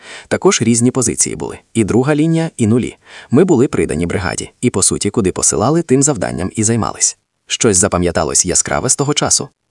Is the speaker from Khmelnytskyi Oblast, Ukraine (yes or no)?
yes; Kamianets-Podilskyi, Khmelnytskyi Oblast, Ukraine; now in Kyiv, Ukraine; Я сам з Кам'янця-Подільського